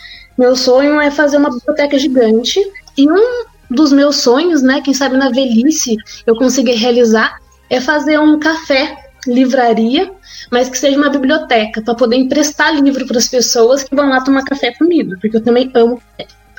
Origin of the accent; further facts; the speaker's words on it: Piquete, São Paulo, Brazil; born there; now in Lorena, Brazil; Eu sou interiorana do estado de São Paulo. Nasci em uma cidade pequena chamada Piquete, então sou conterrânea aí do Gustavo, a gente nasceu na mesma cidade. E atualmente eu vivo numa cidade vizinha, que é Lorena, uma cidade universitária.